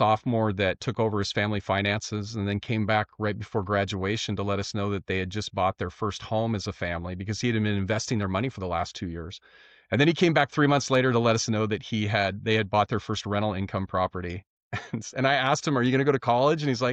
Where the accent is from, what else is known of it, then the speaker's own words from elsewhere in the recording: Medina, Washington, United States; So I grew up in Medina, Washington, which Medina is home to Bill Gates' house was two blocks from me.